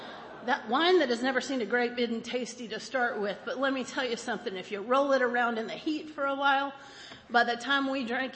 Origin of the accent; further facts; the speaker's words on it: Plano, Texas, United States; I'm from Plano, Texas, the land of drill team. Football is a religion where I'm from